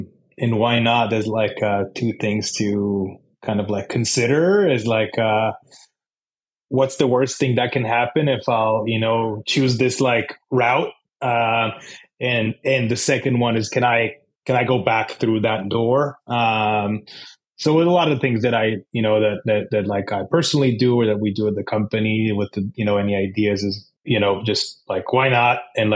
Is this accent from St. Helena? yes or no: no; Israel; Yeah, so I'm originally from Israel. I grew up there and lived there all my life.